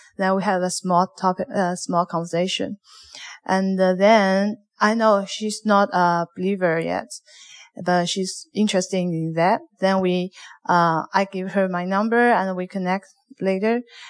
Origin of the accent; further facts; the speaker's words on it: China; English is a second language; now in Canada; from China. I've been here for 3 years